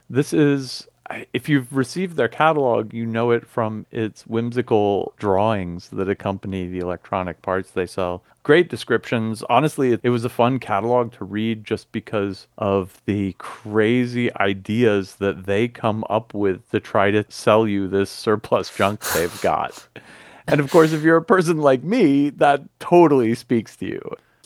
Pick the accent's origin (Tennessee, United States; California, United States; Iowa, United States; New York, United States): Tennessee, United States; Nashville; I grew up in Nashville. We had one called Javanco